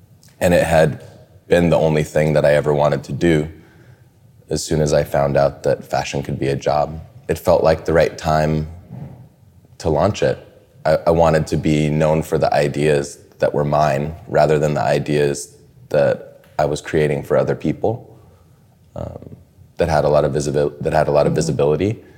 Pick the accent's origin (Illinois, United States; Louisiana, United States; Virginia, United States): Illinois, United States; Chicago; born there; I was born in Chicago, so I was a big fan of the Bulls and Jordan.